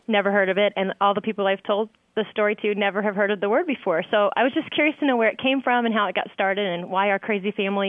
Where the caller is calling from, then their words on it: Evansville, Indiana, United States; I'm from Indiana.